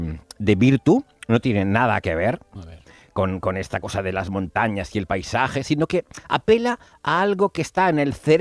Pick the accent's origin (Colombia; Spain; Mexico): Spain; Catalonia; estas bromas las podemos hacer nosotros porque como somos también catalanes